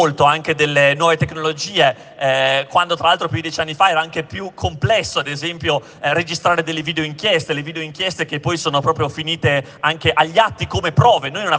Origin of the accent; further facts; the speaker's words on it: Emilia-Romagna, Italy; sono dell'Emilia Romagna